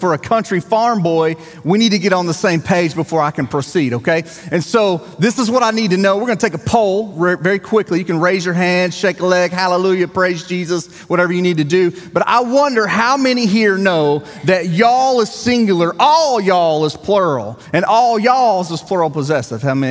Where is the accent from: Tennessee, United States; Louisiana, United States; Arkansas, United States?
Arkansas, United States; Levesque; I am originally from the Arkansas Delta, okay, small towns. I lived on a farm in a little community called Levesque, which is about 15 minutes to the east of Wynn, Arkansas on 64 Highway.